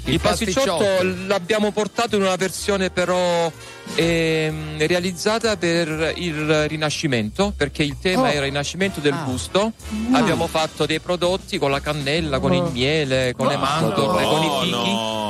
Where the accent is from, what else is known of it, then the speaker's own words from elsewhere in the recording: Parabita, Apulia, Italy; vengo da Firenze, però sono di Parabita, provincia di Lecce, Gallipoli, vicino a Gallipoli